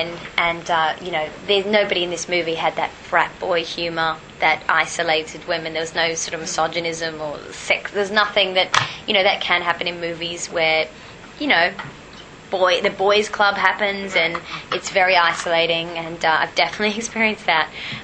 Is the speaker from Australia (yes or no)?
yes; Perth, Western Australia, Australia; Hell yeah. I'm from Perth. Misspent youth.